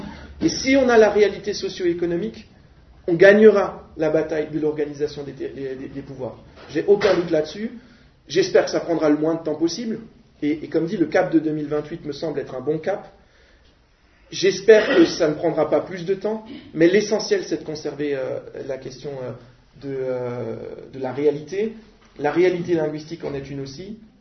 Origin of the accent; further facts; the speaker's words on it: Grand Est, France; Parce que, franchement, moi je suis alsacien